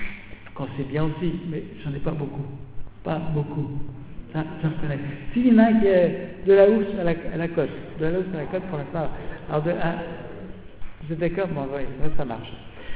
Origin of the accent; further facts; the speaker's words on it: France; et je suis français, hein